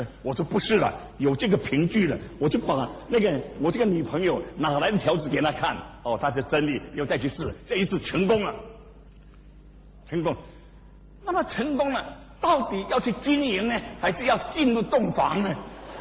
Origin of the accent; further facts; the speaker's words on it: Singapore; 因为我新加坡人，他没有地方去调查。